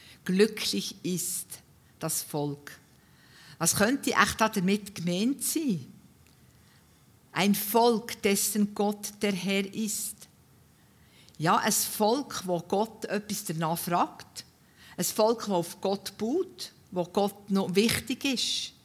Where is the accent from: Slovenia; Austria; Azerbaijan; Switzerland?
Switzerland; Wir haben als Schweizer ja wirklich viel Grund zum Danken, dass wir so in einem wunderschönen Land leben dürfen, mit so vielen schönen Landschaften.